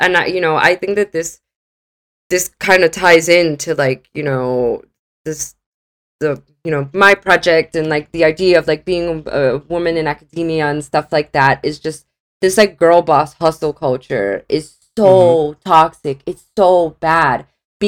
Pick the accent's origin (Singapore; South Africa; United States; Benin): United States; now in United Kingdom; I mean, I'm speaking as an American, but also like I live in the UK